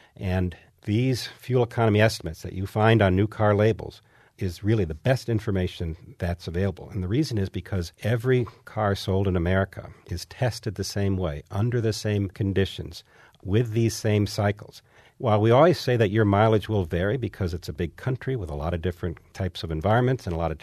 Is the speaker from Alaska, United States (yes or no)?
no; Kalamazoo, Michigan, United States; Well, I grew up in Michigan. I grew up in Kalamazoo down the road, and I spent a lot of time growing up on Lake Michigan